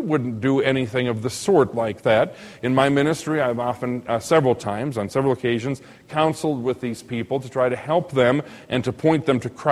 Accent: United States; I don't have to embrace anything. I am an American.

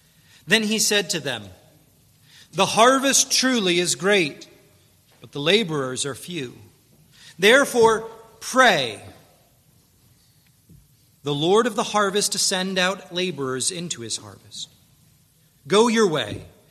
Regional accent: New York, United States; moved away; also born or lived in Pennsylvania; I remember when I moved away from New York and lived in Pennsylvania, my accent began to flatten out into the Midwest tones.

